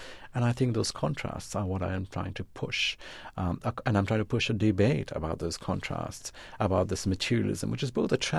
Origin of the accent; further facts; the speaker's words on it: India; when I was growing up in India in my 20s